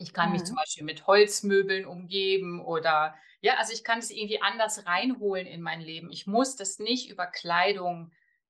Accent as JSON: {"language": "German", "region": "Berlin", "country": "Germany", "tie": "born there", "said": "ich bin 53 Jahre alt und wohne, lebe in Berlin. Das ist auch meine Geburtsstadt, hier bin ich auch geboren."}